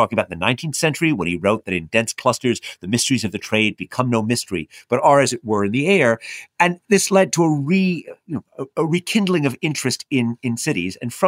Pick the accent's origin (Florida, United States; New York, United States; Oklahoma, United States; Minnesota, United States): New York, United States; New York City; The first route is that I grew up in New York City during the 1970s.